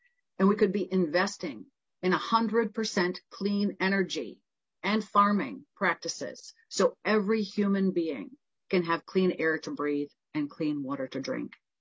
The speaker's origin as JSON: {"language": "English", "town": "Red Wing", "region": "Minnesota", "country": "United States", "said": "and I'm from Red Wing."}